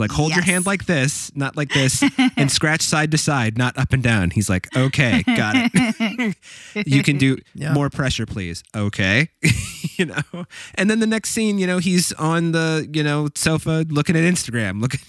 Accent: Indiana, United States; but I grew up in Indiana where they pretend there are no Jews.

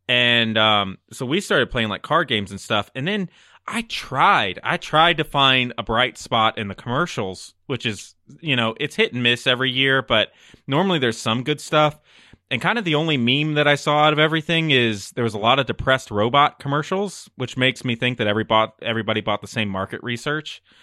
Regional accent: St. Louis, Missouri, United States; we're from the St. Louis area, and the Rams used to be our football team

